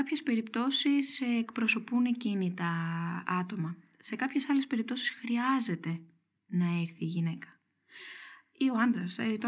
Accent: Thessaloniki, Central Macedonia, Greece; born there; Δηλαδή, εγώ σήμερα γεννήθηκα στη Θεσσαλονίκη.

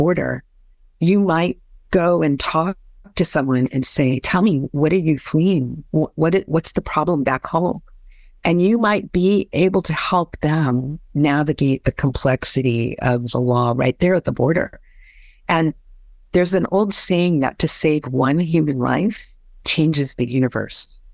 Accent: Arizona, United States; Yeah, so I grew up in Arizona. Arizona is a very big state. It's the sixth largest state in the country.

